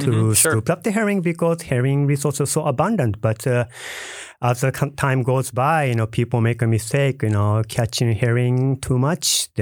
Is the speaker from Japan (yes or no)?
yes; Japan; English is a second language; Yes. I'm from Japan and I'm an anthropologist.